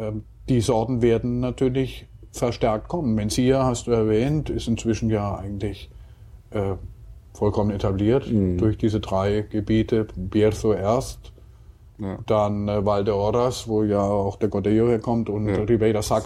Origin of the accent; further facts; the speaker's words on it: Karlsruhe, Baden-Württemberg, Germany; ich bin ja aus Süddeutschland, also eigentlich bin ich Karlsruher.